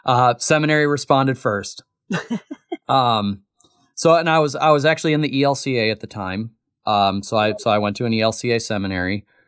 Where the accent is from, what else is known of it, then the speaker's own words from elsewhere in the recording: Michigan, United States; I'm from Michigan originally, and what really drew me here to Zion was that they had the school.